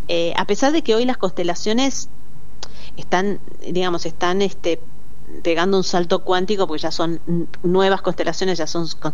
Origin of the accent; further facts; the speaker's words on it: Argentina; Nuestro cada día sería diferente como argentinos.